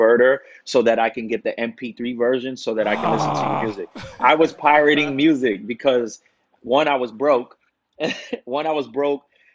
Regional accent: Bronx, New York, United States; I'm from hip hop culture. I'm from the Bronx.

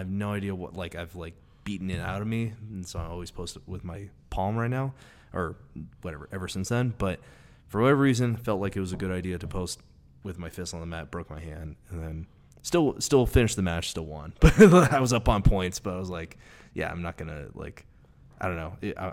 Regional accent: California, United States; when I go back, I'm from the Bay Area.

